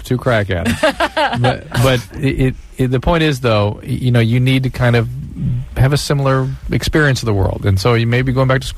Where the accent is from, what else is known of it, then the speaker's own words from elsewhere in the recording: Australia; also born or lived in Michigan, United States; Australia via Michigan.